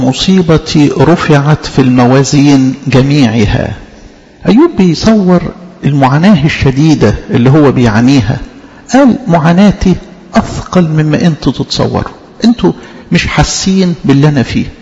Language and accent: Arabic; Egypt; يعني مش بس يعني كمصريين او كشرقيين